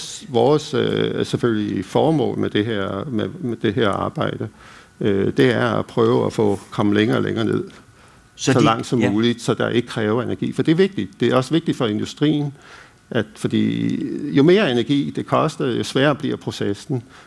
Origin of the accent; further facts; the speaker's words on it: Canada; also born or lived in France; now in Aarhus, Denmark; jeg er opvokset i Canada, og så boede i Frankrig en del år. Jeg har boet i 17 år i Aarhus